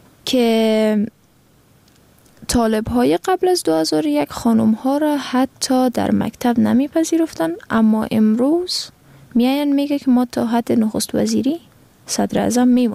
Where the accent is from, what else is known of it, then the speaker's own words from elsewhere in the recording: Afghanistan; به عنوان یک افغان به این باور هستم